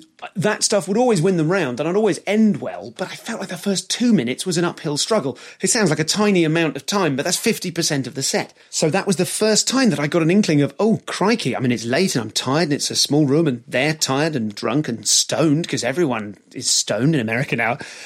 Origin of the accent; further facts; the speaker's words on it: United Kingdom; they know I'm British.